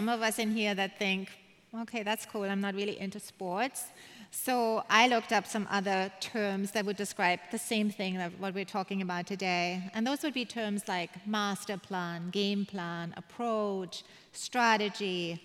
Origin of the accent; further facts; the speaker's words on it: Germany; I was born and raised in Germany.